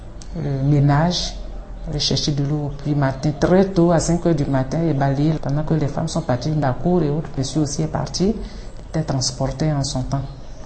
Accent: Komokonwa, Vallée du Bandama, Côte d’Ivoire; born there; Je suis née à Komokonwa. C'est un peu loin, écrit, dans la région de Sakassou. Sakassou actuelle.

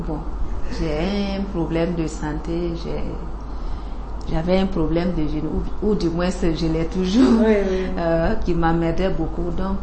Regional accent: Yaro, Boucle du Mouhoun, Burkina Faso; j'ai commencé à Yaro, dans mon village, jusqu'au du CP1 au CM2. Après, je suis allée à Toussaint, derrière Bobo.

